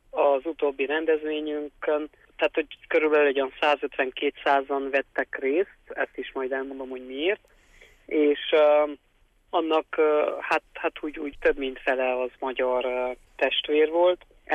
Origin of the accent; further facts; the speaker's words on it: Csíkszentgyörgy, Harghita, Romania; hiszen Csíkszentgyörgy községben nevelkedtem pólyáskorom óta